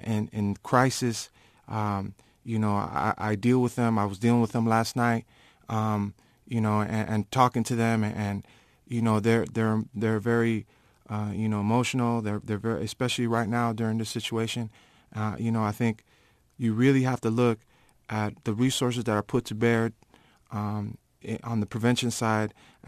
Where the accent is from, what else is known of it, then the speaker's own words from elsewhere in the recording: San Francisco, California, United States; And, you know, I was born and raised in the Mission, and I live on 26 and Lucky Street. and that's right near Bernal Dwellings.